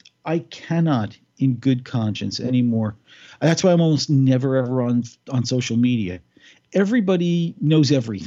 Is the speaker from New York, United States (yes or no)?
yes; Staten Island, New York, United States; he's from right here in Staten Island, from where I'm from. We're both from Eltingville.